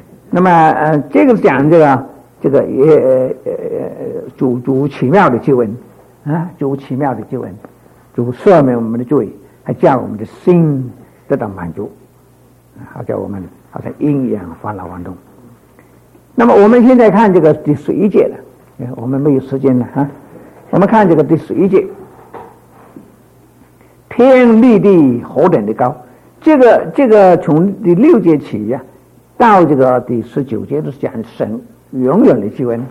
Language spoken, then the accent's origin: Chinese; Guangdong, China; 我哋广东人话嗰个房屋好似水瓜棚咁样